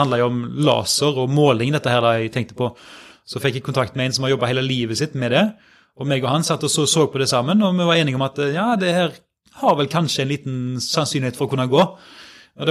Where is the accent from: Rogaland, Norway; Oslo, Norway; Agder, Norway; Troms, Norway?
Rogaland, Norway; Karmøy; moved away as an adult; now in Trondheim, Norway; Jeg kommer nå fra Karmøy, det alltid kjekt å få med I begynnelsen, men har jo etter hvert levt, ja, hvor mange år ble det? Jeg var 13 I Trondheim